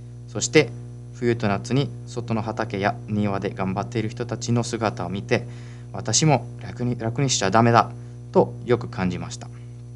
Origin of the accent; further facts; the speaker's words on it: Italy; Japanese is a second language; now in Japan; 実はお盆にお祝いをしないイタリアから来た私には、故人を迎え送るという儀式はいつも不思議だと思いました。